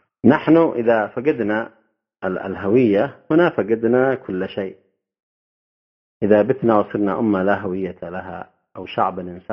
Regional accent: Yemen; لاحظوا أيها الأخوة في بلدنا اليمن اليوم

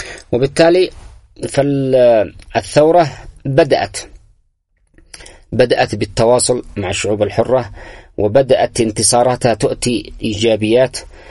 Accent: Yemen; نحن كيمنيين

